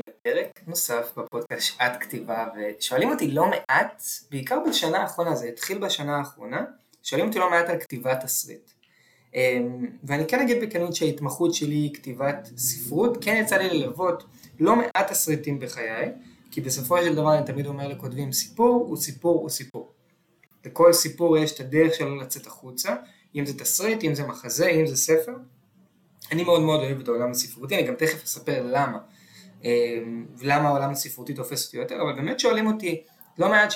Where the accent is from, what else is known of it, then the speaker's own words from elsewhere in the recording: Tel Aviv, Tel Aviv District, Israel; אני גדלתי בצפון תל אביב